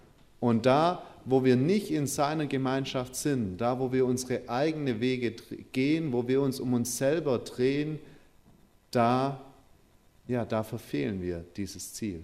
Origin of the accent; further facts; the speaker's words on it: Metzingen, Baden-Württemberg, Germany; das ist in der Nähe von meiner Heimat, bei Metzingen